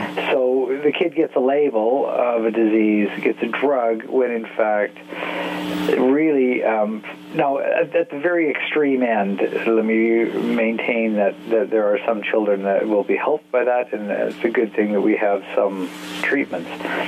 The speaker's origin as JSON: {"language": "English", "country": "Canada", "said": "I'm Canadian."}